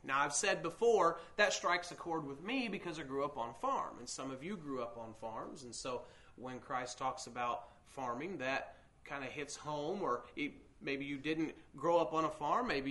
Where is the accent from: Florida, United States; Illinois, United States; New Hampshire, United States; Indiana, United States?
Indiana, United States; That's one of the things that I like about where we live in Indiana. I've always enjoyed growing up in Owen County, the farms and the woods